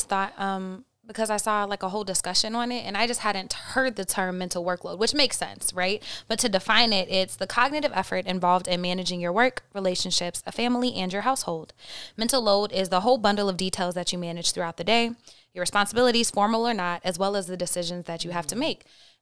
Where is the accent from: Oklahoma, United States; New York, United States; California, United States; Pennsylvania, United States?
Oklahoma, United States; So I'm from Oklahoma.